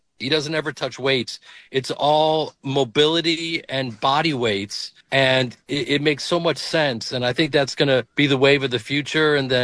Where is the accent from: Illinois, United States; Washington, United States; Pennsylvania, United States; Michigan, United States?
Illinois, United States; Chicago; I grew up in Chicago and I'm a huge Cubs fan.